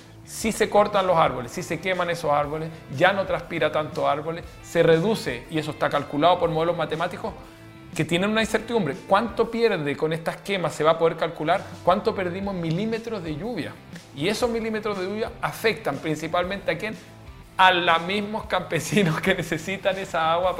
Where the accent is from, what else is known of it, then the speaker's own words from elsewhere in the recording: Chile; Como chilenos sabemos lo que es tener falta de agua.